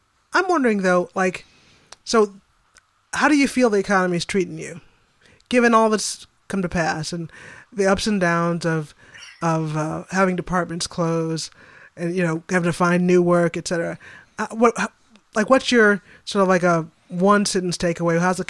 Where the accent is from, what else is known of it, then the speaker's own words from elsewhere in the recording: Southern New England, United States; Yeah, I'm from Southern New England. So you know, I've got a taste of Maine. We used to drive up.